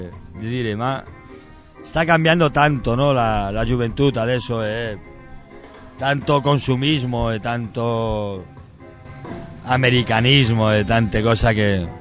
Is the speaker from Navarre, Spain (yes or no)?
yes; Pamplona, Navarre, Spain; Italian is a second language; ho collaborato con altri artisti del mio paese di Pamplona